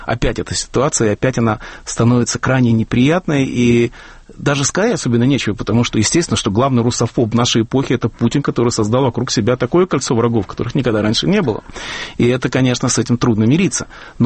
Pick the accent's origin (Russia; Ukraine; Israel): Russia; я долго объясняю, что да, я из России